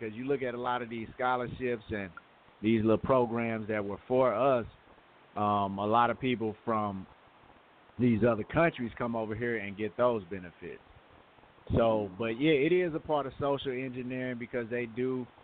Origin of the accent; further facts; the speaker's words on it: Nigeria; I'm different. I'm from Nigeria.